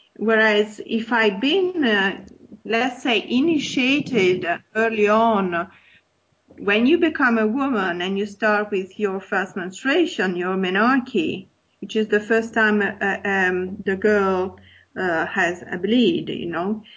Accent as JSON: {"language": "English", "country": "Italy", "tie": "born or raised there", "second_language": "English", "said": "I grew up in Europe, so in Italy, so let's call the Western world."}